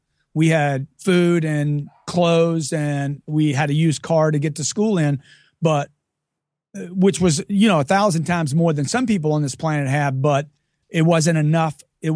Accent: Lake Charles, Louisiana, United States; I grew up in Lake Charles, Louisiana from a lower middle class family.

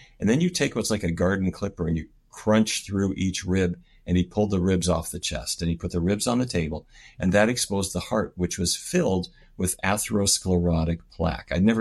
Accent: North Dakota, United States; I grew up in the Midwest in North Dakota of the United States.

